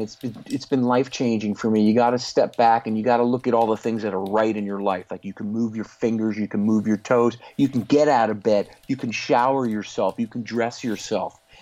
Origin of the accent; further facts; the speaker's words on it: Connecticut, United States; So what happened was this young man, Joe Barber, in my hometown here in Connecticut, I got a call